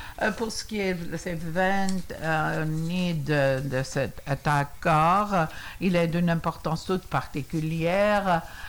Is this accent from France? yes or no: no; Portugal; French is a second language; l'importance du Luxembourg également chez nous au Portugal